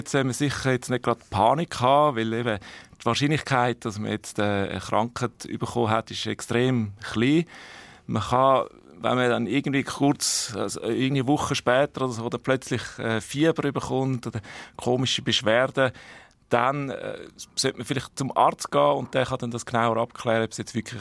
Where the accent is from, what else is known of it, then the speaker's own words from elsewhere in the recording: Ticino, Switzerland; Ist bei uns zu Hause im Tessin und in den Tropen auch zum Teil.